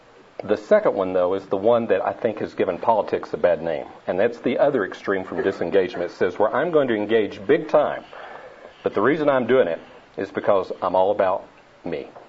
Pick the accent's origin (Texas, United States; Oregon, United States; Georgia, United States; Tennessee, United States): Tennessee, United States; I'll just say up front that I'm from Tennessee so that you can bond with my accent early in this.